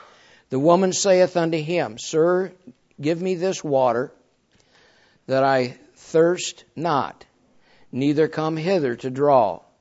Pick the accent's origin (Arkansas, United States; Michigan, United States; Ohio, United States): Michigan, United States; now in Kentucky, United States; And so I spent 33 of my 75 years in Michigan. And people say, "Where are you from?" I'm from Michigan, but I'm thankful to be in Kentucky.